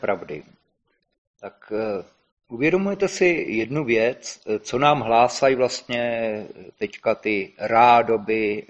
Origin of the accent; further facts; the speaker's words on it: Jihlava, Vysočina Region, Czechia; já jsem z Jihlavy. U nás bohužel bylo teda německé město, byli jsme vyčleněni vlastně z Moravy, patřili jsme pod Říši.